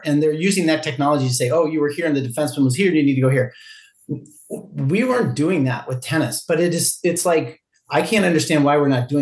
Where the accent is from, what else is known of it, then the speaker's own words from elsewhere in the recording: Minnesota, United States; and we're from Minnesota too, right? So in Minnesota, it's hockey and then hockey and then hockey.